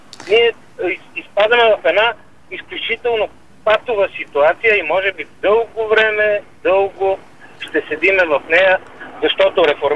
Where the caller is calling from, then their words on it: Sofia, Sofia City, Bulgaria; Здравейте, важно от София съм.